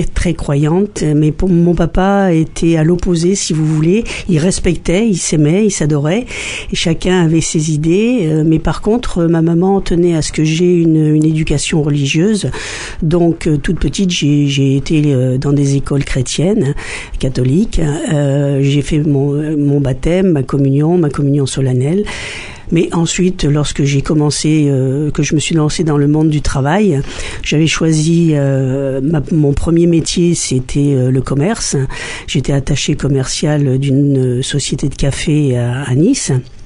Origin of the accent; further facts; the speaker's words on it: Pointe-Noire, Republic of the Congo; also born or lived in Dolisie; now in France; Je suis née au Congo, à Dolisi. Je suis née à Dolisi, j'ai vécu à Pointe-Noire. Ensuite, je suis rentrée en France